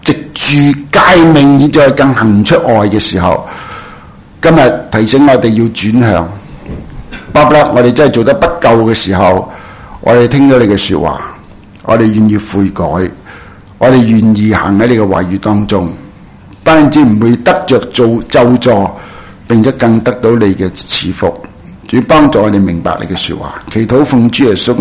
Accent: China; 都似我哋中国人啊

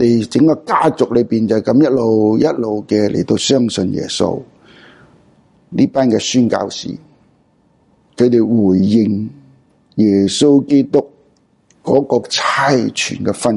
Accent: Hong Kong; 我系从香港嚟嘅，啊，我阿爷阿嫲、祖父祖母就系因为有宣教士，美国嘅宣教士点样嚟到香港

